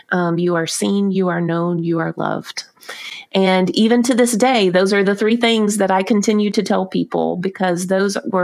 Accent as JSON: {"language": "English", "town": "Brunswick", "region": "Georgia", "country": "United States", "tie": "born or raised there", "said": "than we do in my hometown of Brunswick, Georgia"}